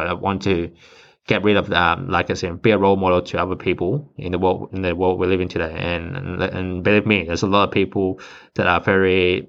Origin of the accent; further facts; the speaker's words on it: Sydney, New South Wales, Australia; Growing up in Sydney, Australia